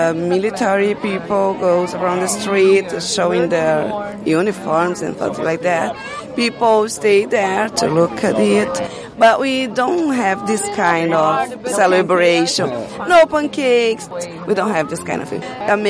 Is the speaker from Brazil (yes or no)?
yes; Brazil; We are from Brazil. This is all new for us.